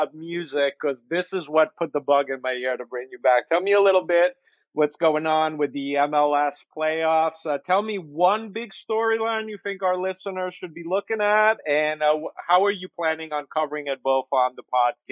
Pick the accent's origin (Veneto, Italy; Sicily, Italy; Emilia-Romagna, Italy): Veneto, Italy; Padua; obviously you played for my hometown team, Padova